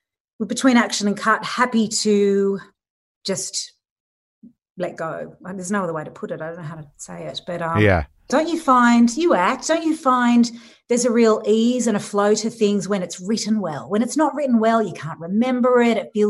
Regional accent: Sydney, New South Wales, Australia; I grew up in Sydney

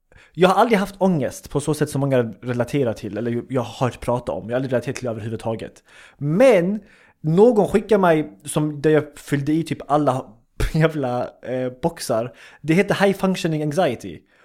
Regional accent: Sweden; born there; jag kommer från jag är född i Sverige, min familj eller min syskon allihopa födda i Sverige, jag kommer från invandrarbakgrund.

